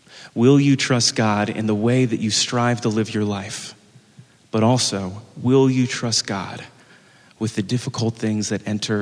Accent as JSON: {"language": "English", "town": "New Orleans", "region": "Louisiana", "country": "United States", "lives_now": "New York, United States", "said": "I'm from Louisiana, and a musician from my hometown of New Orleans was playing a concert here in New York."}